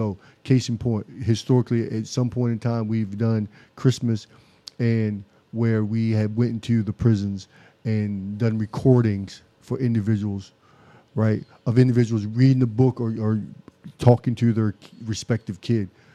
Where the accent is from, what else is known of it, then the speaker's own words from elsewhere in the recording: Seaford, Delaware, United States; I'm a Sussex County boy, right? So I was born and raised in Seaford. I'm born in Nanticoke, you know, and I left and went to school and came back. But other than that, I live in Millsboro now.